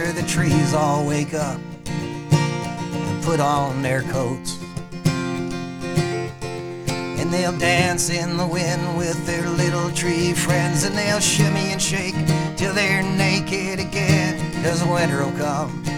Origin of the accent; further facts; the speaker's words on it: Red Deer, Alberta, Canada; and I'm from Red Deer, Alberta.